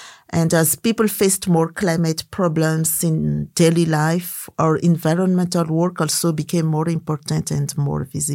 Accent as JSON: {"language": "English", "country": "Madagascar", "said": "I come from Madagascar."}